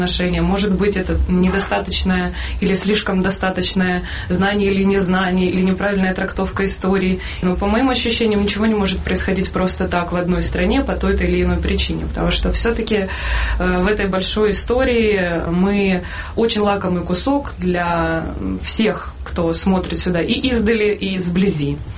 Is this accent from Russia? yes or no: no; Donetsk, Donetsk Oblast, Ukraine; я выросла в Донецке на райончиках